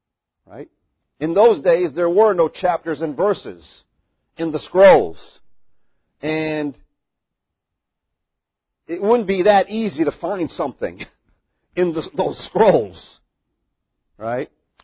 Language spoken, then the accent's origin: English; Madawaska, Maine, United States; You know, like I was brought up in Madawaska, Maine. That's where I was brought up. That includes the time from when I was born till, you know, 18 years old, I would say.